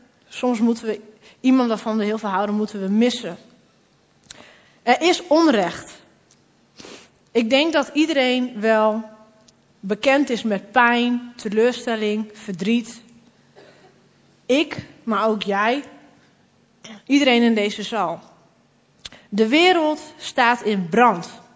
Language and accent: Dutch; Groningen, Netherlands; Ik ben 28 jaar. Ik kom uit Groningen. Ik woon hier lekker in de stad.